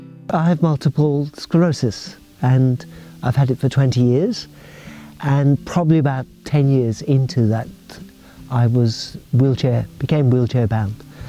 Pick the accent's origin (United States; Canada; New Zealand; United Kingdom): United Kingdom; England; I grew up in England.